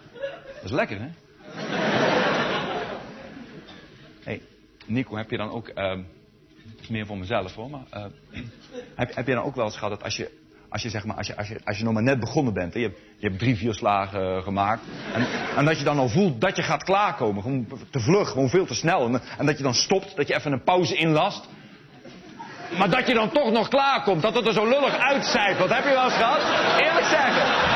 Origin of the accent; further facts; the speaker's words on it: Zijtaart, North Brabant, Netherlands; Ik kom uit Zijtaart. Ken je? Dat is tussen Eindhoven en Nijmegen eigenlijk. Ja. Zijtaart. Dat is een heel klein dorpje Zijtaart, hoor. De plattegrond van Zijtaart is gewoon schaal 1-1.